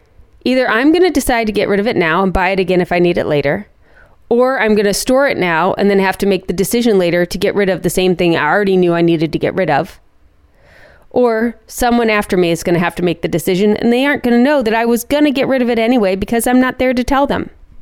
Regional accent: Akron, Ohio, United States; that basement literally was a recreation of my house growing up on Timberline. You could walk into the basement and you felt like you were walking into the 1980s in Akron, Ohio.

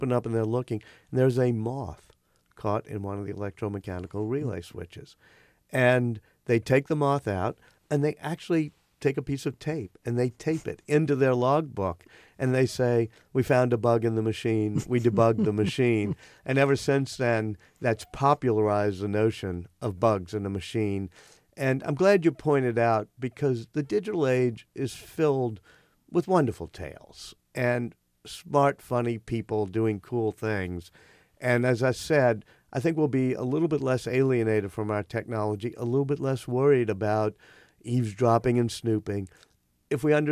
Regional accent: New Orleans, Louisiana, United States; I didn't have that growing up in New Orleans.

